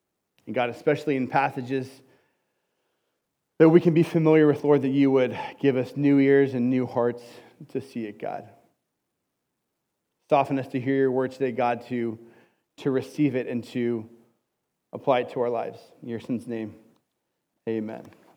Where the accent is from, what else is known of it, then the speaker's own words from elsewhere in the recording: Arizona, United States; growing up in Arizona, pre-internet, and there's no team in Arizona at this point